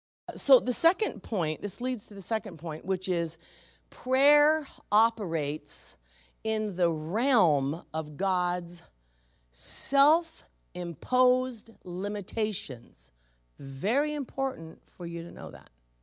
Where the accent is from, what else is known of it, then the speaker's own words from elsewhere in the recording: San Francisco, California, United States; It took me 15 years to say I was from the valley. I was always from San Francisco.